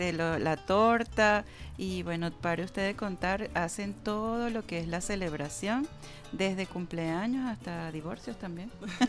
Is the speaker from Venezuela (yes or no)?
yes; Venezuela; como buen venezolano realzar lo nuestro